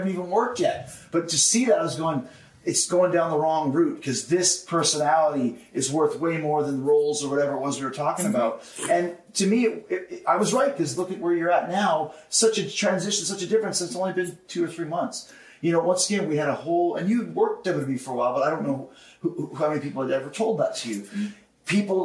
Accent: Winnipeg, Manitoba, Canada; I'm from Winnipeg, this small little prairie town.

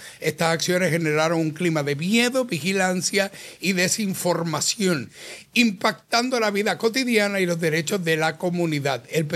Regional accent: Mexico; Y soy mexicano, pero les quedó bien feo.

